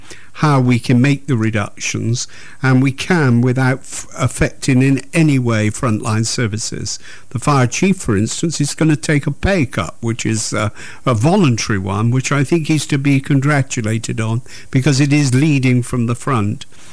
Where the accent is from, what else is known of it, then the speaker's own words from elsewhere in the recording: Bristol, South West England, United Kingdom; I want a city that we're proud to say, I come from Bristol.